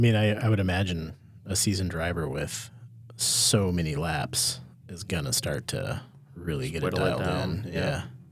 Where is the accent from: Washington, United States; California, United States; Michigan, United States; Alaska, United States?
Alaska, United States; And I was like, well, I'm from Alaska. I'm never going to see these guys again, probably.